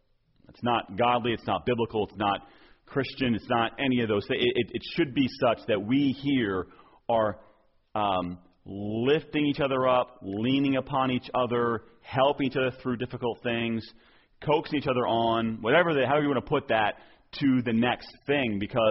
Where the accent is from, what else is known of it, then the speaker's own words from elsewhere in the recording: Southern United States, United States; My wife and I grew up in churches in the South